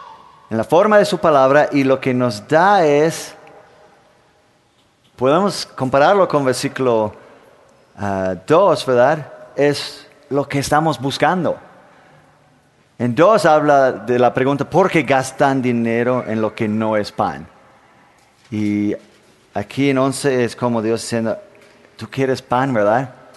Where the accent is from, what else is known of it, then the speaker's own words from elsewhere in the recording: Denmark; Soy de Dinamarca.